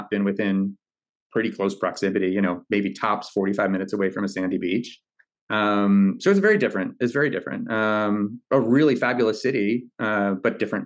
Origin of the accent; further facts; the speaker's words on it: Clearwater, Florida, United States; But in both cases, in Pittsburgh and where I grew up in Clearwater, the people are just genuinely warm.